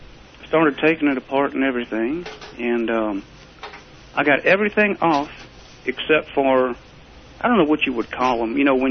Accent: New Orleans, Louisiana, United States; I'm the Cajun from New Orleans who don't eat seafood.

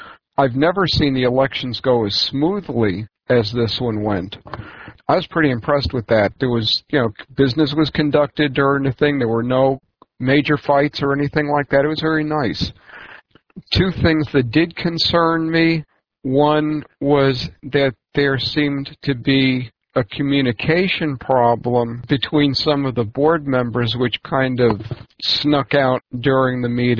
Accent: Port Charlotte, Florida, United States; from Port Charlotte, Florida.

